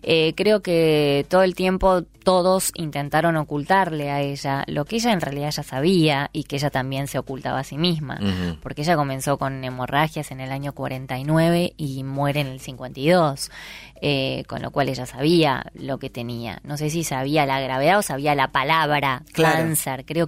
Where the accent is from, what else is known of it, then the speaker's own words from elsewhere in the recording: Uruguay; also born or lived in Brazil; Nací en Brasil, sí, pero fue casual.